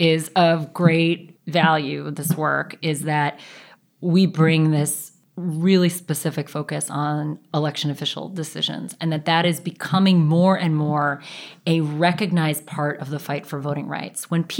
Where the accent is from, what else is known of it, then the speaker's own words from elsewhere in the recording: Washington, District of Columbia, United States; So, well, I grew up here in Washington, D.C., and my parents are longtime federal government folks.